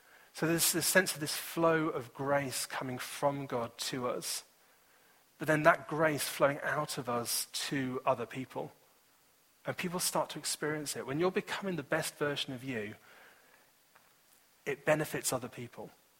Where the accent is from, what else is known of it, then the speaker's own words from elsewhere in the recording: Chorleywood, East of England, United Kingdom; also born or lived in Scotland; on that year we moved house from Scotland down to a place called Chorley Wood. And this is in the Chess Valley, so between a place called Chorley Wood and Little Chalfont.